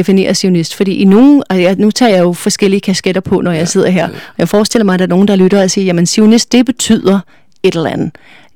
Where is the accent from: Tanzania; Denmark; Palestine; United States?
United States; Danish is a second language; Ja, på sin måde, men jeg vil sige, altså jeg er jo ikke dansker, jeg kommer fra USA, hvor ja.